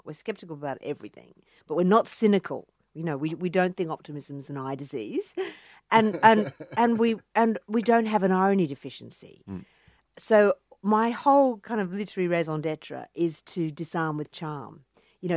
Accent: Cronulla, New South Wales, Australia; Well, I grew up in the Shire, which we call the Insular Peninsula in Sydney, you know, at Cronulla.

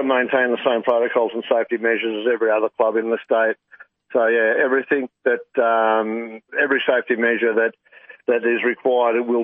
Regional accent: Glen Innes, New South Wales, Australia; Well, mate, I'm born and bred in Glen Innes.

